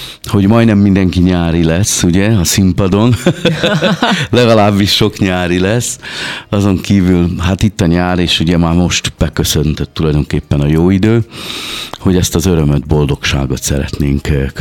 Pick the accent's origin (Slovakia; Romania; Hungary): Hungary; Győr, Győr-Moson-Sopron; born there; mert hogy győri születésű vagyok